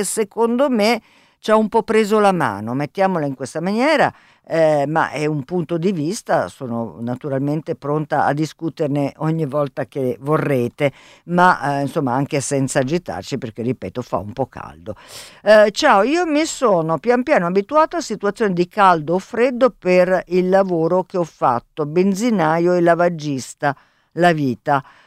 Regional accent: Southern Italy, Italy; also born or lived in Amalfi Coast / Stromboli; io sono terrona e ho vissuto la mia infanzia al mare

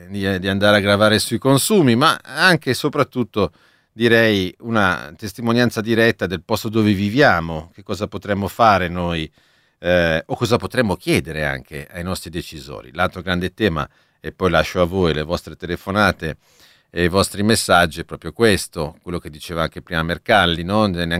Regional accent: Milan, Lombardy, Italy; Io sono di Milano, per esempio

